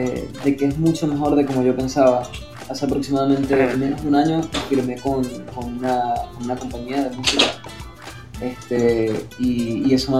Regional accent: Maracaibo, Zulia, Venezuela; comencé profesionalmente como a los 18 años más o menos, en Maracaibo, Venezuela, que es en mi país, de donde soy, y tengo 26 años.

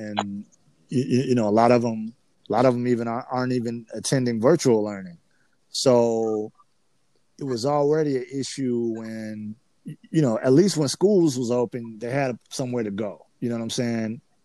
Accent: Harvey, Illinois, United States; Nigga, I'm from Harvey.

